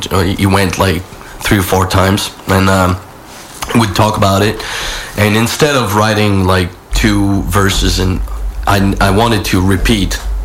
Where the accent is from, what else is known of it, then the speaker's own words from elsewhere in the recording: Austria; From Austria. Actually, we're from Austria.